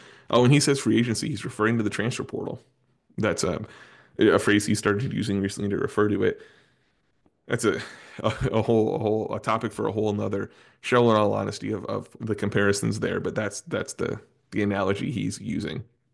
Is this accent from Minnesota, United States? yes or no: yes; Minnesota, United States; I'm a Minnesotan who was grown up going to the Mall of America and know that well.